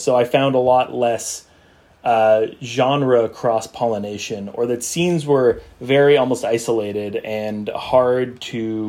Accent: Vancouver, British Columbia, Canada; now in Toronto, Canada; I am from Vancouver. Like, I was, you know, grew up there my whole life. I'd never lived anywhere else. And, like, I was 30 years old.

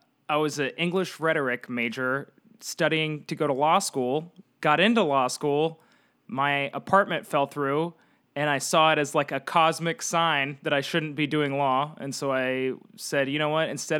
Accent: Dallas, Texas, United States; also born or lived in Arlington / College Station; So born in Arlington, outside of Dallas. Grew up in Dallas, and then a small town called College Station

